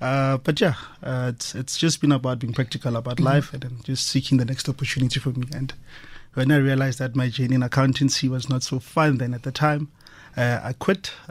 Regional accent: Tembisa, Gauteng, South Africa; Mm-hmm. I'm a boy from Tembisa.

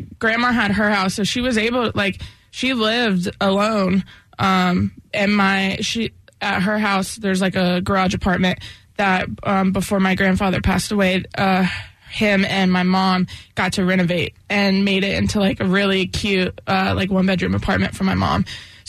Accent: Raleigh, North Carolina, United States; I'm born and raised in Raleigh.

